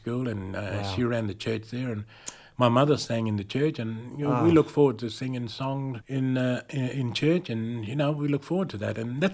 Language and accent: English; Tumala, New South Wales, Australia; also born or lived in Moree; And my generation, up to my generation, was born in Moree, even though we, you know, all lived at Tumala. We come from Tumala, yeah.